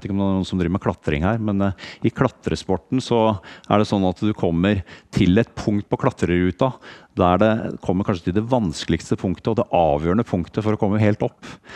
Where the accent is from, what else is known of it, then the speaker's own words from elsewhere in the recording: Østfold, Norway; now in Hamar, Norway; Så er det koselig for meg som kommer fra Hamar, men opprinnelig er jeg fra Østfold, Indre Østfold, så jeg er ganske jordnær av meg, jeg også pleier å si. Vokst opp som bondegutt på landet